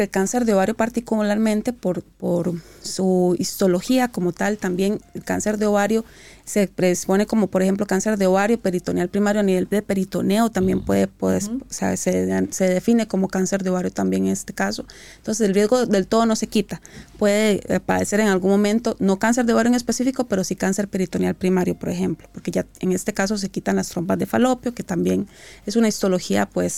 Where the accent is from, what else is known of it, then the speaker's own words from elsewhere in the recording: Dominican Republic; soy dominicana, vengo con bastante frecuencia